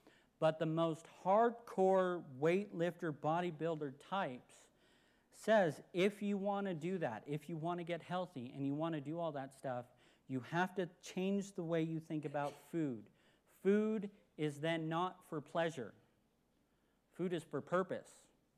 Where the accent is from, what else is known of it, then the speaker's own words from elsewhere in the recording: California, United States; we're from California, so it's nice to be allowed to be outside finally.